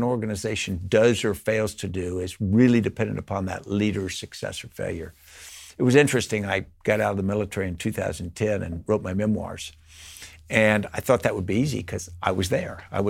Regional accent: Virginia, United States; I grew up near Washington or near Robert E. Lee's boyhood home. I live about 70 feet from it now. I went to Washington Lee High School.

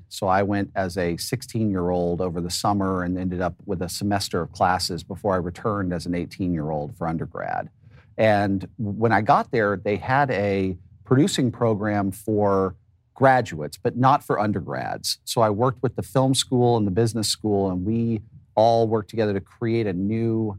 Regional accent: Dallas, Texas, United States; Yeah, well, I grew up in Dallas, Texas and loved movies.

